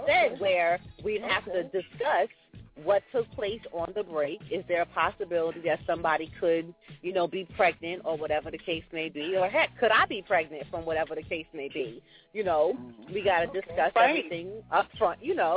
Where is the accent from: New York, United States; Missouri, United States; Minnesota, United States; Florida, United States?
New York, United States; Long Island; Oh, where I'm from. I'm from Long Island, where we got the most snow.